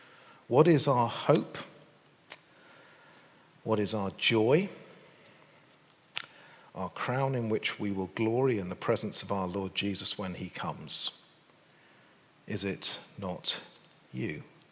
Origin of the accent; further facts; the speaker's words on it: North West England, United Kingdom; I'm Lancastrian. I'm English.